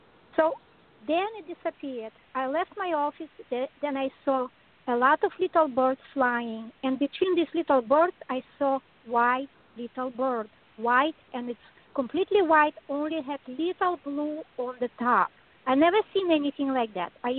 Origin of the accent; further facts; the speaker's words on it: Connecticut, United States; I am from Connecticut